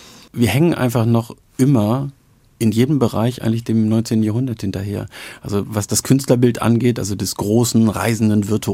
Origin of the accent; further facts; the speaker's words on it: North Sea coast, Germany; und ich bin an der Nordseeküste groß geworden